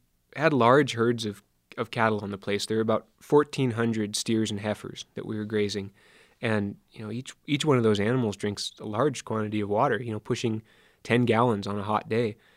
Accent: Seattle, Washington, United States; Because, you know, growing up in Seattle, you live in a world that is wet and is claustrophobic, but it's also really fertile.

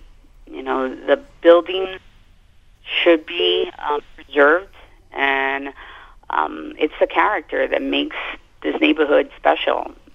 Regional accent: Miami, Florida, United States; I was born here in Miami and raised. I had Cuban parents and grandparents that lived in the area since 1965.

